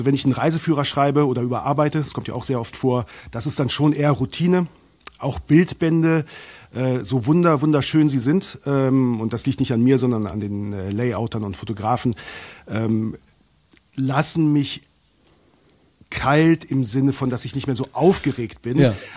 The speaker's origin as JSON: {"language": "German", "region": "Northern Germany", "country": "Germany", "said": "für mich als Norddeutscher"}